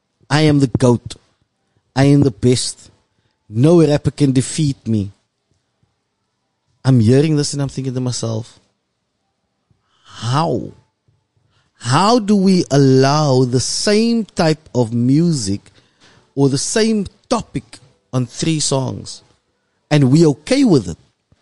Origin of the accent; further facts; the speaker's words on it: Cape Town, Western Cape, South Africa; I'm from Mitchell's Plain, there's poverty around me, there's drugs around me.